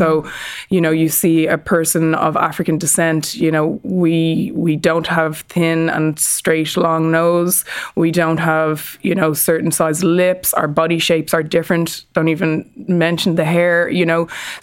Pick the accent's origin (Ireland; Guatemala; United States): Ireland; We're all over the world as Irish people.